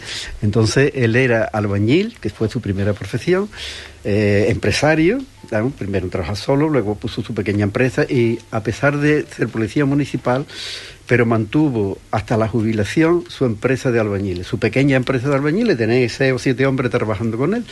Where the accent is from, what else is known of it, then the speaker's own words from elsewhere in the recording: Cádiz, Andalusia, Spain; born there; yo nací a la vida en Cádiz. Yo me recuerdo jugando allí en la playa de la Caleta y viviendo toda el barrio del pueblo de Cádiz, que era un barrio muy interesante, muy ruinoso en aquella época.